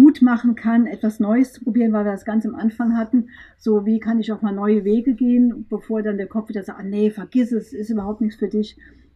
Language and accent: German; Rhineland-Palatinate, Germany; Ich bin hier bei uns in Rheinland-Pfalz im Westerwald groß geworden, da gibt es kein Open Water.